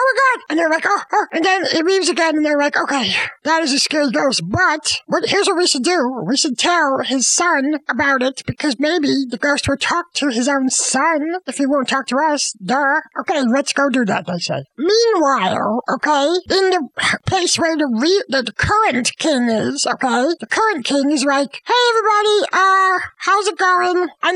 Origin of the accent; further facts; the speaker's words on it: United States; Well, I am American, but I don't watch football because I couldn't play it, so...